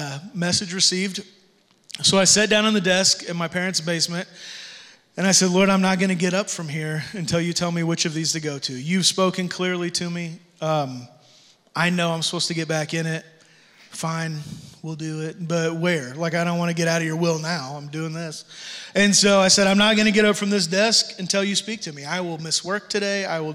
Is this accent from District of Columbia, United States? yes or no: no; Tipton, Missouri, United States; And I came from Tipton, Missouri, where we had 4,000 people in a good time. We didn't have crime, so to speak.